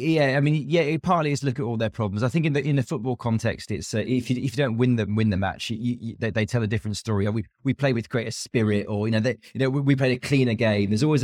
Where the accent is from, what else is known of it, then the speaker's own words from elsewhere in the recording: United Kingdom; I'm not patriotic. I'm not proud of being a Brit. I don't care about any of that stuff.